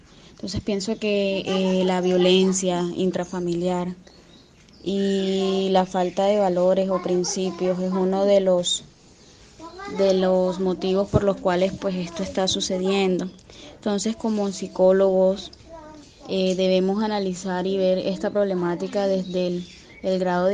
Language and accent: Spanish; Colombia; es una situación que como colombianos y como personas primeramente nos compete a todos